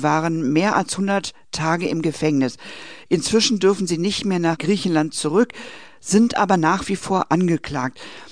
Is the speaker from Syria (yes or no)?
yes; Syria; moved away; ich bin aus Syrien, ich bin genauso wie ihr vor einem Jahr hier angekommen.